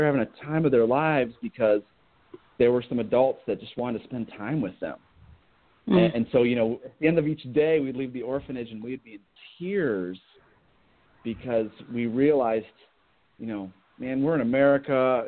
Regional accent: Iowa, United States; I grew up in Iowa. All right. I grew up around corn stalks and farmers and cows.

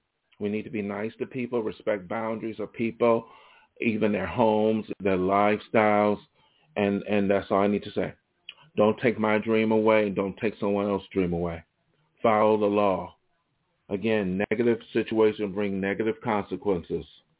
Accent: Los Angeles, California, United States; my experiences in my hometown, especially in LA, is that some people are too ignorant to understand that people are not the same as far as personality

